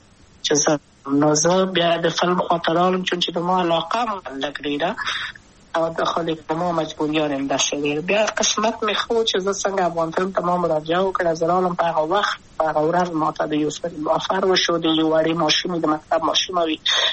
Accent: Kabul, Afghanistan; also born or lived in Wardak; زه خو اصلا د وردګو ولایت یم

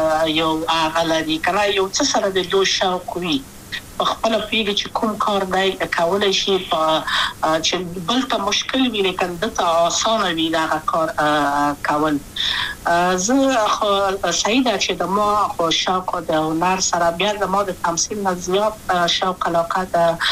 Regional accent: Kabul, Afghanistan; also born or lived in Wardak; زه خو اصلا د وردګو ولایت یم د پلار مې د وردګو ولایت ته خلک هم چې د کابل په تخت پل سیمه کې یم او لویا شویم کابل

